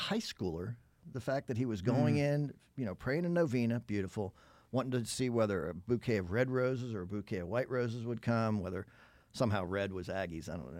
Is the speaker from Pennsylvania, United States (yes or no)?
yes; Pittsburgh, Pennsylvania, United States; born there; So, of course, we lived in Pittsburgh, Pennsylvania. I was born in November of that year.